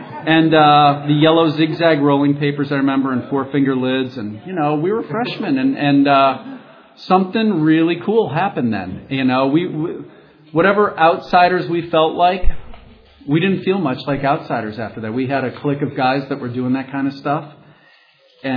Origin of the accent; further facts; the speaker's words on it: Rochester, New York, United States; I was raised in Rochester, New York, and no toilet training issues